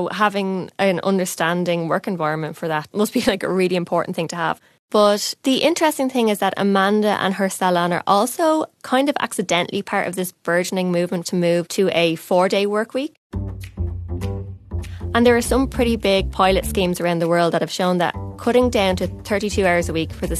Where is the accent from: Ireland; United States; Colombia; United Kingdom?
Ireland; Dublin, Leinster; I was actually just in my hometown, Dublin, for a bit of a visit.